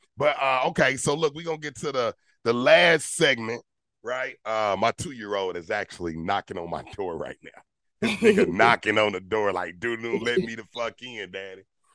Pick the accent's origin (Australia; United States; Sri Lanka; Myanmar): United States; Nashville, Tennessee; I'm born and raised in Nashville.